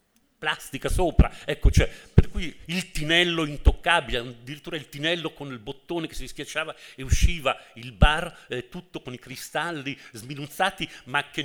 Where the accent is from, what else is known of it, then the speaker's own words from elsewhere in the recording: Lombardy, Italy; moved away as an adult; now in Rome, Italy; io sono bresciano, della sponda bresciana del Lago di Garda. Nel 70, a 20 anni, mi trasferisco a Roma